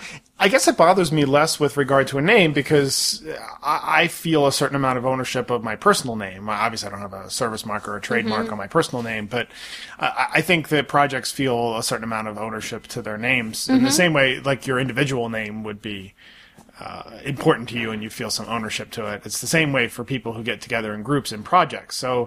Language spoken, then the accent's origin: English; Baltimore, Maryland, United States; Because when I was growing up in Baltimore